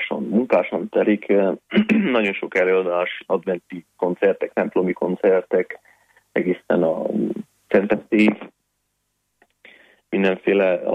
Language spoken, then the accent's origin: Hungarian; Székely Land, Romania; mindig nagyon büszkeséggel hirdetem azt, hogy én székely vagyok. Uh-huh. És büszke vagyok, hogy ott nőttem fel, és székelynek mondhatom magamat is.